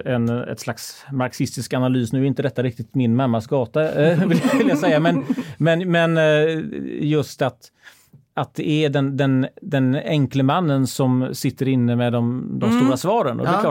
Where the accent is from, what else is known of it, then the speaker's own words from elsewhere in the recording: Gothenburg, Västra Götaland County, Sweden; för att just för att vi är göteborgare